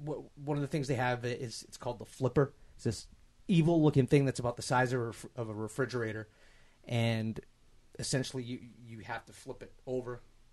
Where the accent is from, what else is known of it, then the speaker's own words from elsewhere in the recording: Northeast, United States; Growing up in the Northeast, nobody cares.